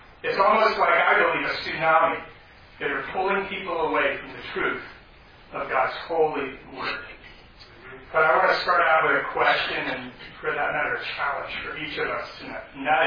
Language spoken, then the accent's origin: English; East Coast, United States; also born or lived in California; I'm actually not a native of California, I'm actually from the East Coast. But in order to prove to you that when I moved to California, I lived there for 29 years